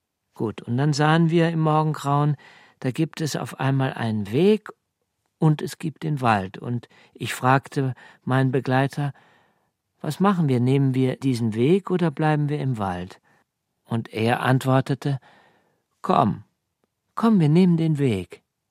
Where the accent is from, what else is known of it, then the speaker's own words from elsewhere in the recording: Srebrenica, Republika Srpska, Bosnia & Herzegovina; hört mal, wir kommen aus Srebrenica.